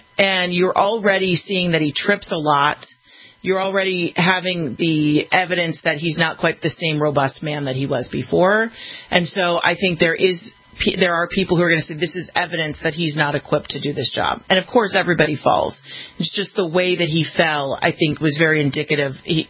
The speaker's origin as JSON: {"language": "English", "region": "California", "country": "United States", "tie": "born or raised there", "said": "Dianne Feinstein, who's a senator from my home state of California"}